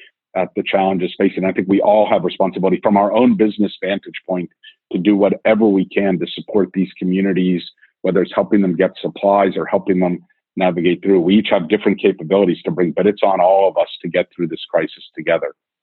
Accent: New York, United States; Well, I'm a New Yorker too, and I think about it every day.

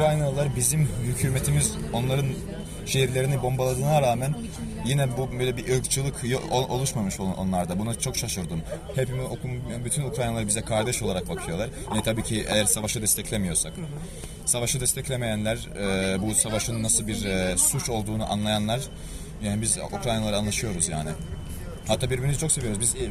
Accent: North Caucasus, Russia; now in Turkey; Kafkasya, Kuzey Kafkasyalıyım.

